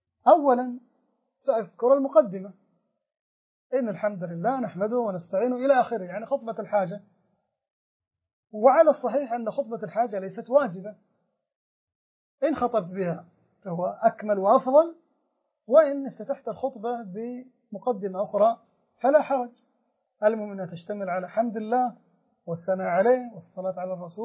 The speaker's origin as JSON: {"language": "Arabic", "country": "Saudi Arabia", "said": "عندنا في السعودية"}